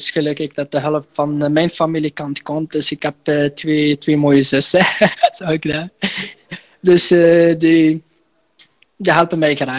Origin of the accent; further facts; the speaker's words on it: Morocco; Dutch is a second language; now in Belgium; Afkomstig. Een mooi land. Een prachtige, heerlijke land. Dat is van Marokko.